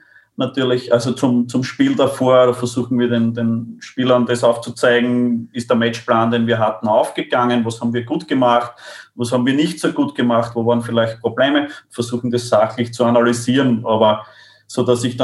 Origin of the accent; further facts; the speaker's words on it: Austria; weil einfach die finanziellen Gegebenheiten bei uns in Österreich auch nicht so sind